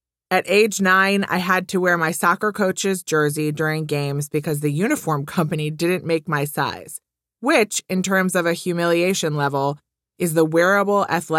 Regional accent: Wisconsin, United States; Growing up in Wisconsin, go Badgers, I had plenty of wonderful, supportive people in my life.

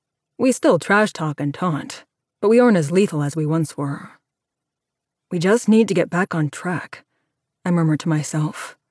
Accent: Minneapolis, Minnesota, United States; I went to Minneapolis, my hometown, to sulk.

